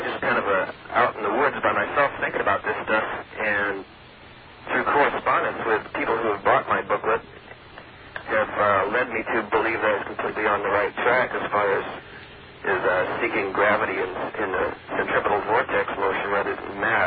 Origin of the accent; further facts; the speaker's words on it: Washington, United States; So I'm down here from Washington State, and I'm really enjoying your show.